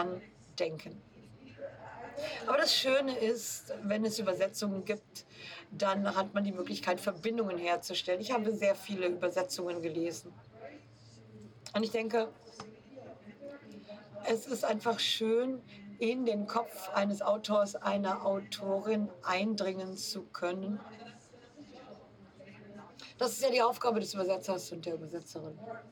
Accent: Mexico; Und wir als Mexikaner, Mexikanerinnen finden immer Wege, die Sprache irgendwie so zu drehen und zu wenden, dass sie uns gefällt.

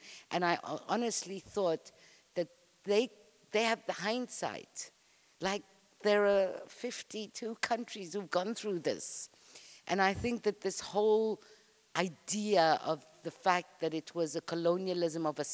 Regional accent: Egypt; I'm Egyptian, and in Egypt we spent many, many years saying

